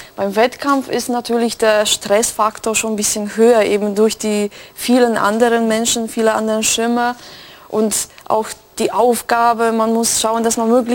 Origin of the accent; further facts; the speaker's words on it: Poland; Also da möchte ich aber nicht so trennen, Deutsch, Polnisch, ich bin Polin, aber...